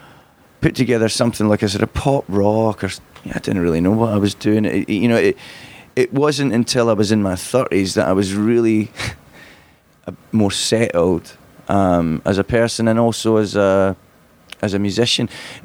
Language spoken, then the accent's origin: English; Glasgow, Scotland, United Kingdom; moved away as an adult; also born or lived in London; I was living in London, so I come from Glasgow, but I moved down to London just at the in 96